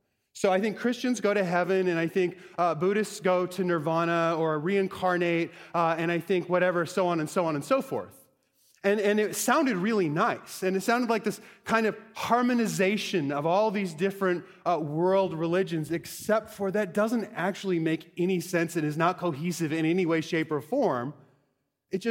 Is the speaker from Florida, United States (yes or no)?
no; Bellingham, Washington, United States; So I grew up in Bellingham, Washington. A quick synopsis of what Bellingham is like. It's just shy of the Canadian border